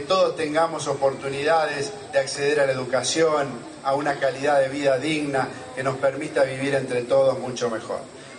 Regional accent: Santa Fe, Argentina; el legado que tenemos que compartir con ustedes como santafesinos

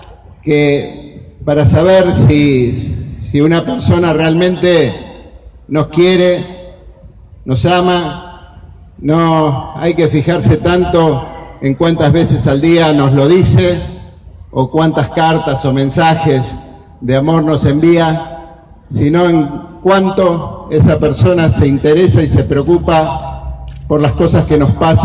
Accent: Santa Fe, Argentina; es parte de nuestra identidad como santafesinos

